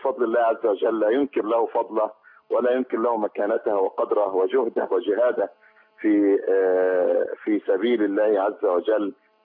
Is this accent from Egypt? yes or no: yes; Egypt; وعلى بلدنا مصر